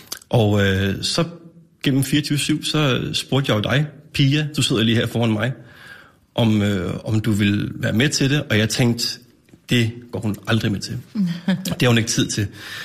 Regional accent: Copenhagen, Capital Region of Denmark, Denmark; min opvækst og mit liv i urbanplanen på Amager, et socialt boligbyggeri, og så et socialt udsat område, i hvert fald den periode, hvor jeg voksede op i 90'erne og 00'erne.

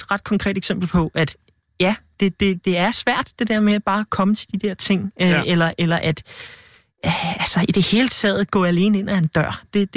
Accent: Hareskov, Capital Region of Denmark, Denmark; also born or lived in Greenland; der bor ude i Hareskov, lidt syd for Værløs.

